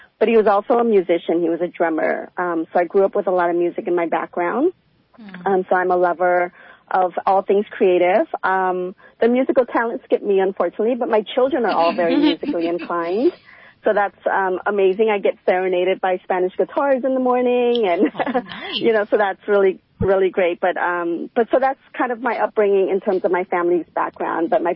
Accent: Cambodia; now in Los Angeles, United States; I am a child of immigrants from Cambodia. I am a refugee from Cambodia.

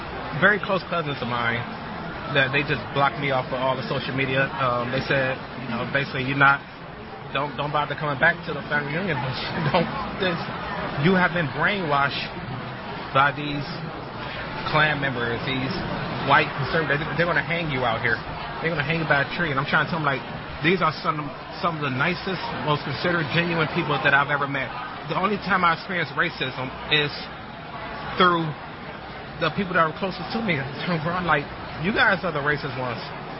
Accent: Detroit, Michigan, United States; now in Arizona, United States; So basically, I moved out to Arizona from Detroit about 10 years ago. I've always had a conservative mindset. And of course, growing up in Detroit

